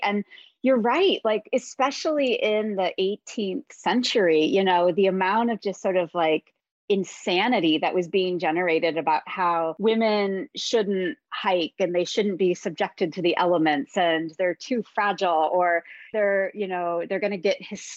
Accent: Midwest, United States; You know, I grew up in the Midwest and my, you know, my people are pioneer people.

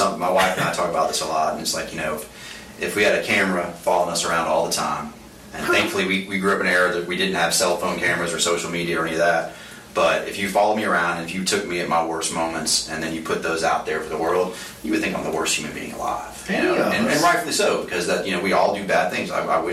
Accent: Florida, United States; now in Baton Rouge, United States; And then, here in Baton Rouge, I'm not from Louisiana. Like I said, I played ball over at Florida State. I grew up in Florida. But we've been here a while.

